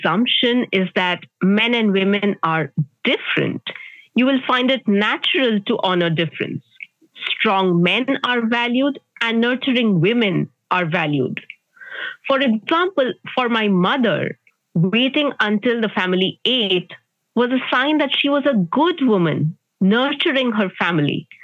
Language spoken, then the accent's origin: English; India; moved away; also born or lived in France; Growing up in India, my everyday reality was the only reality I knew.